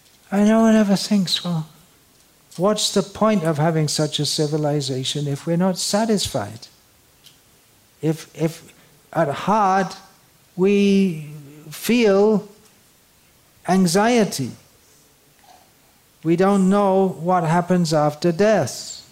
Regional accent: United Kingdom; We've developed such a great civilization. I am from Britain.

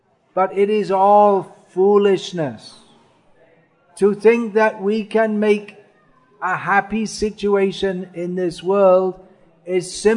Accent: England, United Kingdom; Growing up in England, I had heard of him.

